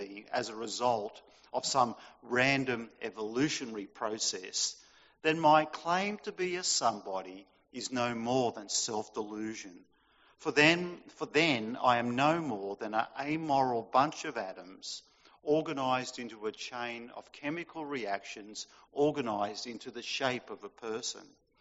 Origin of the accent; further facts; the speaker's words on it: Sydney, New South Wales, Australia; I was born in Sydney and brought up in the Northern Beaches. I went to Narrabeen Boys High School